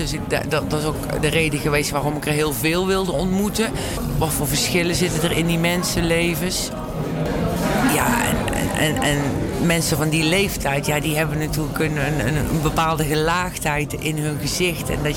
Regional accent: Vlijmen, North Brabant, Netherlands; ik kom uit Brabant, zoals jullie horen, uit Zetterenbosch. Vlijmen om precies te zijn.

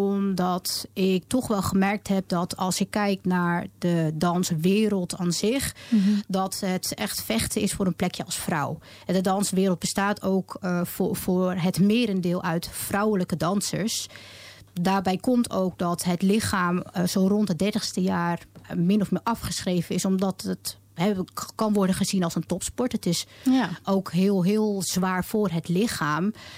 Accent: Lopik, Utrecht, Netherlands; Ja, ik ben geboren in Utrecht, opgegroeid in Lopik. Ik heb tot zeker aan mijn 21ste jaar in Lopik gewoond. Maar ik had besloten om ook niet heel ver van Lopik af te wonen, zodra ik het ouderlijk huis zou verlaten.

